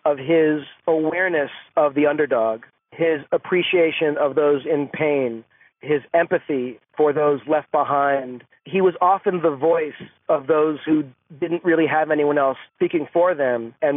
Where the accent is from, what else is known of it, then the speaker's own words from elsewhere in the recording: Los Angeles, California, United States; I was a kid, and growing up in Los Angeles, The Twilight Zone was on twice a day on Channel 5.